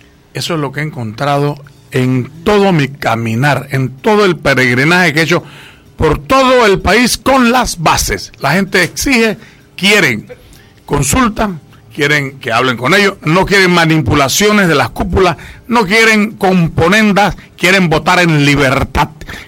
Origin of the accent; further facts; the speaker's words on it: Panama; Siendo panameños todos, yo quiero decirte que todos reclaman el contacto con las bases.